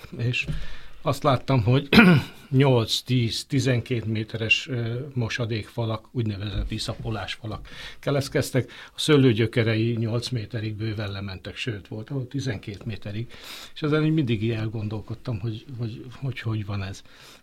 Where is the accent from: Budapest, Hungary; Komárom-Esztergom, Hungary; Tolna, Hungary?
Komárom-Esztergom, Hungary; Tokod; 10 éves koromban én egy bányavidéken nevelkedtem